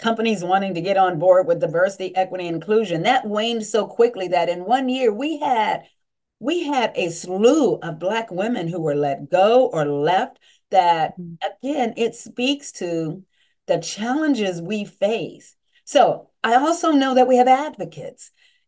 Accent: United States; I grew up in the Western Pennsylvania, Eastern Ohio region of the country. It's 95% white.

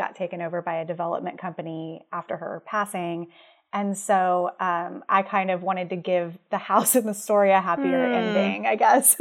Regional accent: Houston, Texas, United States; So I grew up in Houston, and I went to school in Huntsville and like Beaumont area, so closer to Louisiana.

